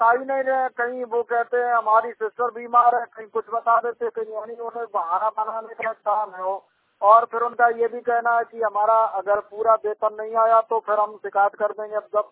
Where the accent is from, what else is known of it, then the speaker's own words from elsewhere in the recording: Usrahar, India; और मैं उसराहार का ही रहने वाला हूँ।